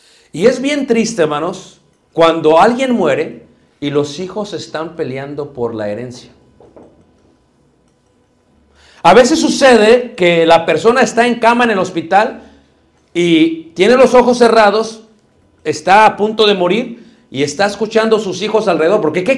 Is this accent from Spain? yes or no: no; Mexico City, Mexico; yo soy de Ciudad de México